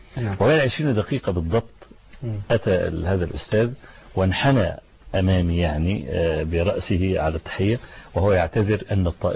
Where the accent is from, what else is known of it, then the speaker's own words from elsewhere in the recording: Egypt; أروح خد الطب الألماني ونضمه على الطب عندنا في مصر